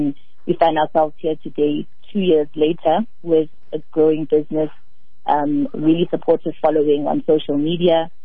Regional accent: Soweto, Gauteng, South Africa; I'm born and raised in Soweto

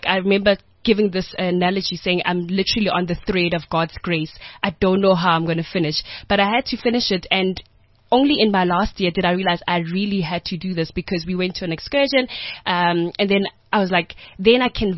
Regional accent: Soweto, Gauteng, South Africa; also born or lived in West Rand; when I grew up in Soweto, this is now prior to staying in the West Rand with my grandmother

